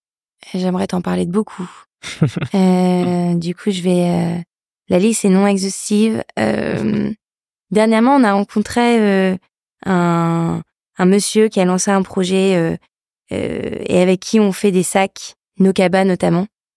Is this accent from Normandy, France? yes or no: no; Lille, Hauts-de-France, France; je suis nordiste, je suis lilloise.